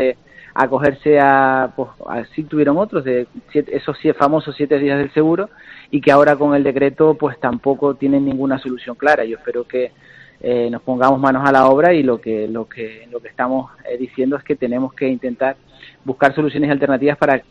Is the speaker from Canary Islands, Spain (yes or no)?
yes; Canary Islands, Spain; Yo soy de La Palma y conozco más o menos